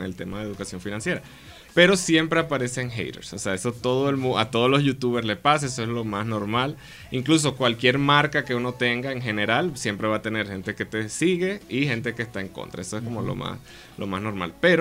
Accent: Venezuela; now in Dominican Republic; porque yo soy venezolano a pesar de que vivo en República Dominicana.

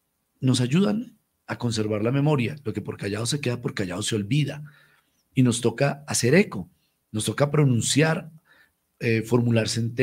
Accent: Colombia; no podemos olvidar que somos colombianos, que hemos estado en un país con un alto índice de violencia, de intolerancia.

